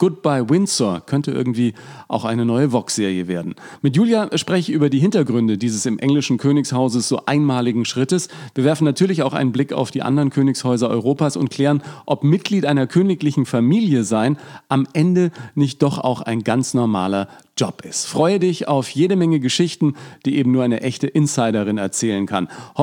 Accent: Bavaria, Germany; für mich als Franke das, das Heißeste, dass die ganzen Winzers im Prinzip ihre Wurzeln bei uns in Franken haben.

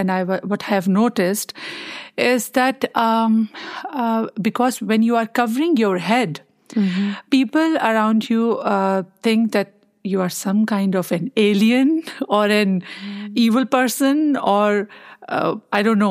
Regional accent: Pakistan; English is a second language; now in Austria; I'm from Pakistan, and it's been 6 years I'm living in Austria with my husband and with my 3 children.

